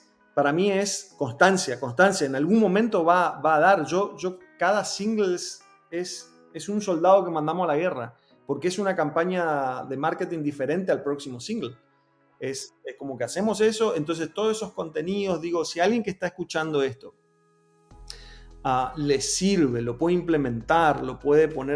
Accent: Argentina; Somos argentinos, así que tenemos que sacar esa carta en cualquier conversación

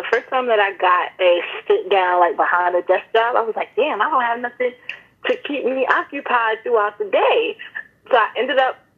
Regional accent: Bronx, New York, United States; Like myself, I'm, you know, born and raised in the Bronx.

